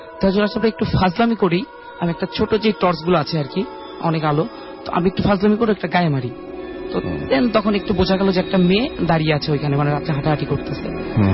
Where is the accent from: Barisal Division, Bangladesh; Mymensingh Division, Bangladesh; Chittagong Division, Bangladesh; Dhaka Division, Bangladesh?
Dhaka Division, Bangladesh; Dhaka; আমি ধানমন্ডি 15 থেকে আসছি।